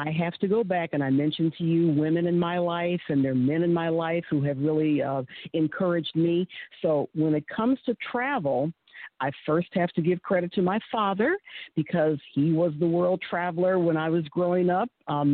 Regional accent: Michigan, United States; I'm African-American. She's white. She's from West Virginia originally. I'm from Michigan originally.

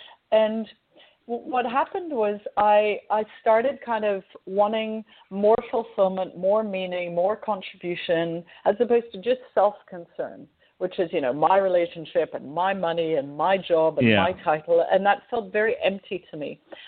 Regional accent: New York City, New York, United States; also born or lived in Paris / London / Brussels / Hong Kong; So I have an interesting accent. I was born in the United States. I have French parents, and I grew up in New York City, Paris, London, Brussels, Hong Kong, and Shanghai.

